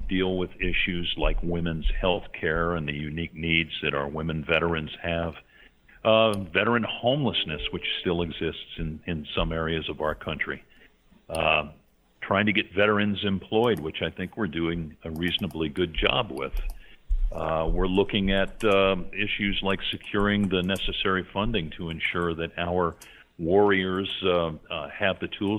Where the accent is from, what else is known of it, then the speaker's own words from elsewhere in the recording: New York, United States; I grew up in a New York metropolitan area myself